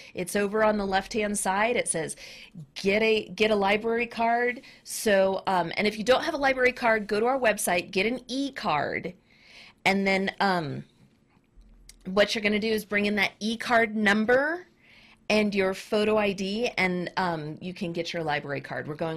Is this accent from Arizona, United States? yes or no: yes; Scottsdale, Arizona, United States; So for those that don't know, I grew up in Scottsdale, Arizona